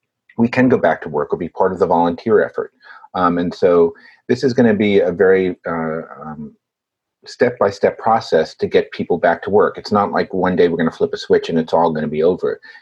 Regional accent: New York, United States; I think as a New Yorker, I think it's a fine place to live.

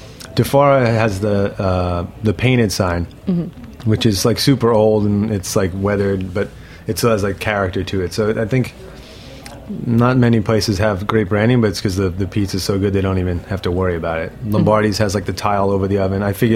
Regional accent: Brooklyn, New York, United States; South Brooklyn. I grew up in Midwood, Dimmis Park area.

